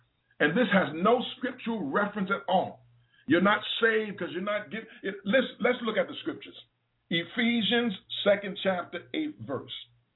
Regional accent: New York City, New York, United States; I remember as a young kid growing up in New York City, I grew up in the inner city

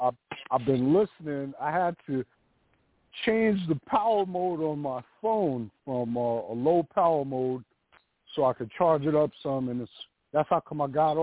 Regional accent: Bronx, New York, United States; I'm growing up in the Bronx during what was called the fire years

